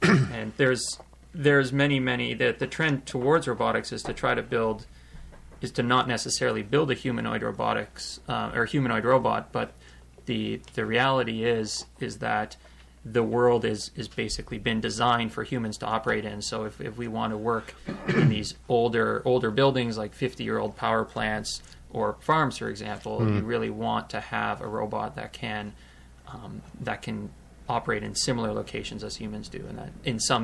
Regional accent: Barrie, Ontario, Canada; now in Kitchener-Waterloo, Canada; I'm actually from Barrie, just north of Toronto. I came to KW to do an undergraduate and then master's degree in mechatronics.

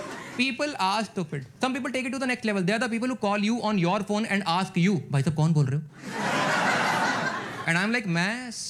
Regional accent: Punjab, India; now in Delhi, India; मैं जब पंजाब से दिल्ली आया था

